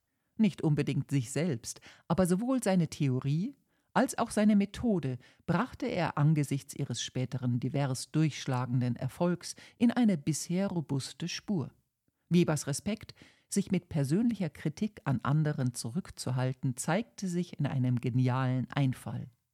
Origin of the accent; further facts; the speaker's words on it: Germany; born there; fiel es mir als gebürtige Deutsche